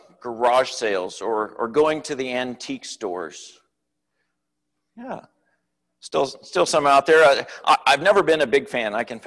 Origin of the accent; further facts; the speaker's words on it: Hershey, Pennsylvania, United States; As a kid, when I grew up in Hershey, I remember that was the most historic area I'd ever lived in.